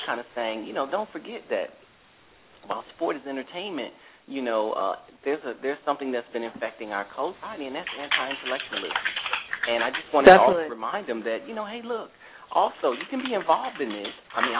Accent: St. Louis, Missouri, United States; I'm from North St. Louis, and so St. Louis, like many cities, pretty racially segregated

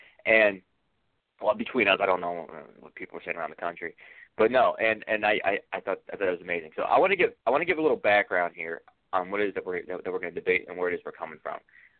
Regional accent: Ohio, United States; I'm from Ohio, so I voted here.

